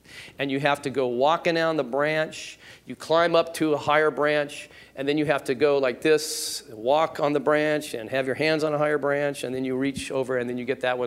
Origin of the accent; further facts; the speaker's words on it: Van Nuys, California, United States; I'm from Van Nuys, okay?